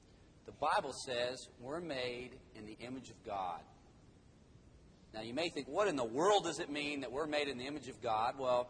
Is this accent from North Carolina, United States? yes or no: yes; North Carolina, United States; now in Dallas, United States; I'm from North Carolina, and there we just have little tiny mountains, small mountains, nice mountains. And here, I now live in Dallas, and it's just totally flat as a pancake.